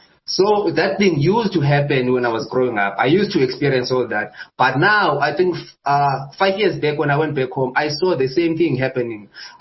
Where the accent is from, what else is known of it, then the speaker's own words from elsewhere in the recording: Elliotdale, Eastern Cape, South Africa; I'm from Eastern Cape, in a village called Elliotdale, or in Xhosa it's called Xhosa. It's 100 kilometers south of Amthatha. It's along the coast